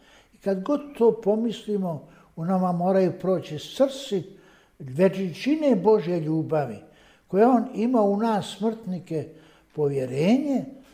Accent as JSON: {"language": "Bosnian", "country": "Bosnia & Herzegovina", "said": "Mi u Bosni i Hercegovini, ako kažemo da smo vjernici"}